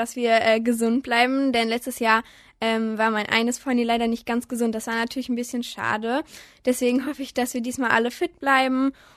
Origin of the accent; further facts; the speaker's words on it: Lienen, North Rhine-Westphalia, Germany; ich bin 14 Jahre alt und ich komme aus Lienen. Ist ein relativ kleines Dorf, aber wir fühlen uns da sehr wohl mit unseren 4 Ponys.